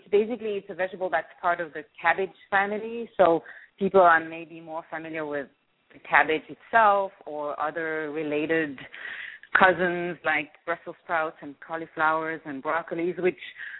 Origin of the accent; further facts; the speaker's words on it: Switzerland; moved away as an adult; now in Singapore; Well, I'm originally from Switzerland and I was born and raised there. Lived about 3 decades there, and then my job at the time brought me to Asia, to Singapore specifically